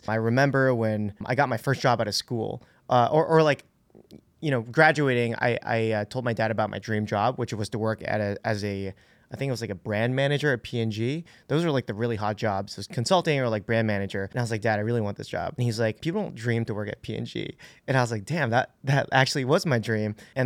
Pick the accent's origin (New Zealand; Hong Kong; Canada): Hong Kong; moved away as an adult; now in New York, United States; So when I moved here 3 years ago, I worked for Facebook and they had sponsored my visa. I'm from Hong Kong. I have a Canadian passport.